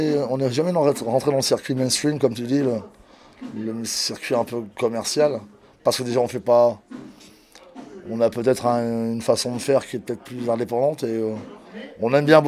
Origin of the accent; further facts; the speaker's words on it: Brittany, France; moved away; Je suis parti de Bretagne pour arriver dans le nord de la France.